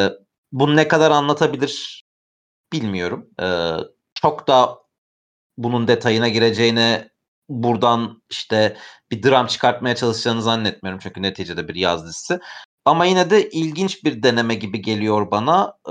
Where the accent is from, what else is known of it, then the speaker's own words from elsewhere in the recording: İzmir, Turkey; Hani İzmirliyim oradan biliyorum.